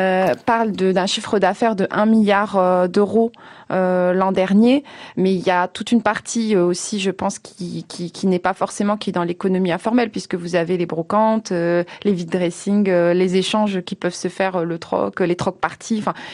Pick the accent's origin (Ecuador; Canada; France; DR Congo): France; Hauts-de-France; je viens du Nord, il y a une expression dans le Nord qui dit